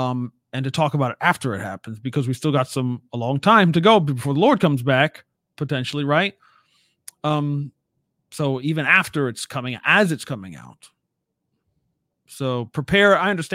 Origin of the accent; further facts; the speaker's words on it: United States; just being an American on this, I am an American. I consider myself patriotic. I kind of like it here.